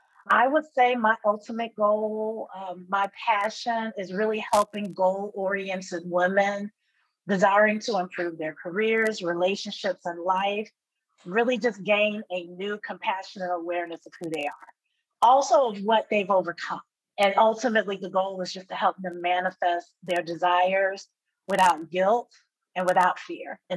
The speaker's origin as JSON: {"language": "English", "town": "Atlanta", "region": "Georgia", "country": "United States", "tie": "born or raised there", "said": "I am just a Southern girl born and raised in Atlanta, Georgia."}